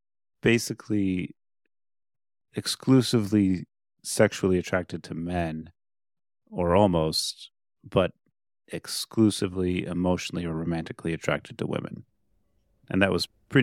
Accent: Minnesota, United States; Yeah, so I'm from the Midwest, from the Twin Cities area broadly.

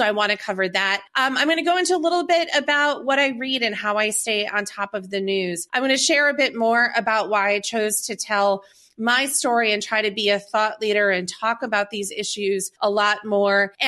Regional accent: Green Bay, Wisconsin, United States; moved away; I'm the only one that escaped from there, but I grew up in Green Bay. I went to Bayport High School, which is just outside of the city.

